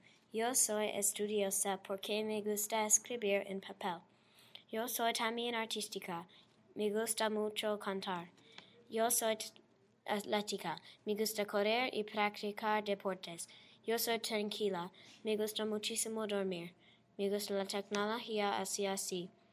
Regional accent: Atlanta, Georgia, United States; Spanish is a second language; yo soy de Atlanta, Georgia.

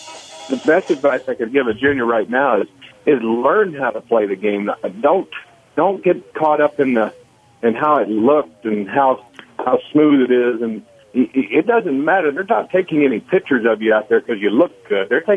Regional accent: Texas, United States; I'm kind of prejudiced toward the state of Texas, growing up in Texas, and being from Texas, but.

